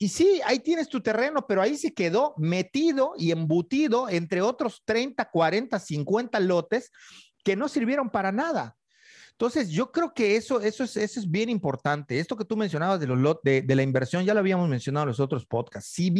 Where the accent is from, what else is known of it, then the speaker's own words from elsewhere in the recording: Yucatán, Mexico; En cuanto yo les digo yo soy yucateco, o yo vivo cerca de ahí, o me lo conozco muy bien